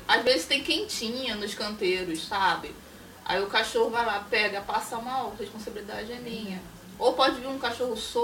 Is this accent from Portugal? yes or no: no; Rio de Janeiro, Brazil; Eu vim da Baixada, gente.